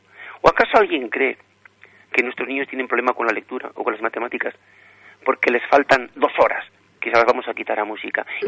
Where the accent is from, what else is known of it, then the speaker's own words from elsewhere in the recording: Basque Country, Spain; como vasco he solido decir, que el pueblo vasco mantiene su lengua desde hace miles de años